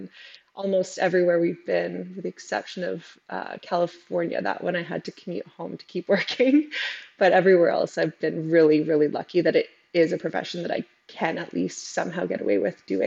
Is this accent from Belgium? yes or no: no; Ontario, Canada; So I grew up small town in Northern Ontario